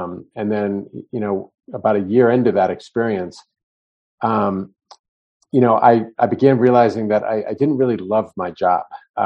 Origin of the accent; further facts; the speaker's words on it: Virginia, United States; I went home and I went to my hometown in Northern Virginia.